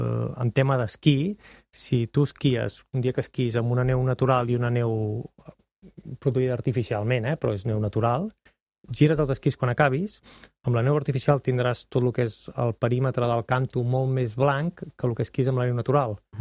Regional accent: Ribes de Freser, Catalonia, Spain; Som de Ribes de Freser.

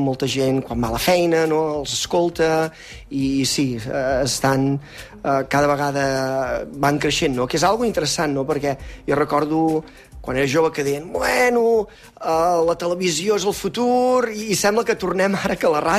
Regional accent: Manresa, Catalonia, Spain; moved away as an adult; now in United States; Però sóc manresà.

